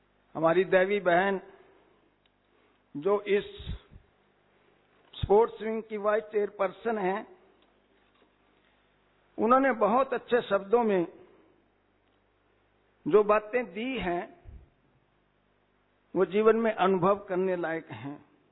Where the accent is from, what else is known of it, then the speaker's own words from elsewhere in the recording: Karnal, Haryana, India; मैं करनाल का रहने वाला हूं